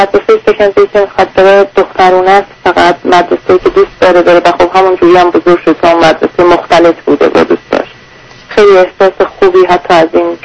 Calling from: England, United Kingdom; من از انگلستان

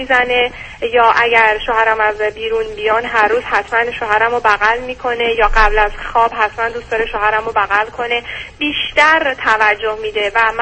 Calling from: United States; چون من از امریکام تماس میگیرم

